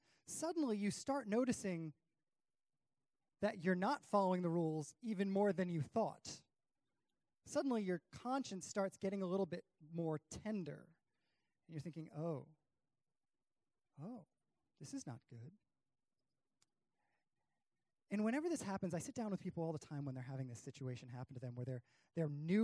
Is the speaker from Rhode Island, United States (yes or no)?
yes; Rhode Island, United States; I'm from Rhode Island, so I had a mechanic available.